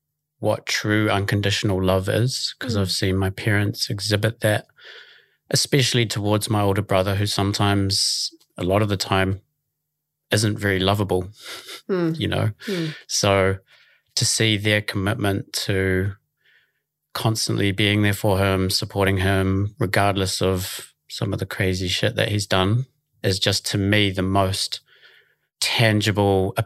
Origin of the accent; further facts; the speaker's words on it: Auckland, New Zealand; Thank you for the introduction. I'm from Auckland originally, born and raised in Mount Albert in Sandringham, but I whakapapa to the Hauraki region and to Ngāti Tamatera.